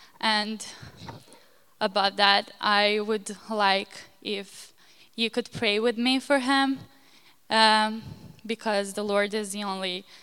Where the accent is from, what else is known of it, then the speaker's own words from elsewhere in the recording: Serbia; English is a second language; now in United States; I'm from Serbia. I'm an exchange student here this year, and I'm staying with Crowders.